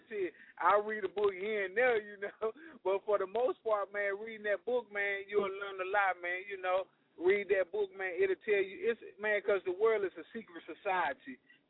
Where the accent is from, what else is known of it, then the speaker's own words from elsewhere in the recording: the South, United States; I'm from the South. We don't got Africans down there, you know what I mean? So, see, man, you come to Mississippi, you don't see no Africans.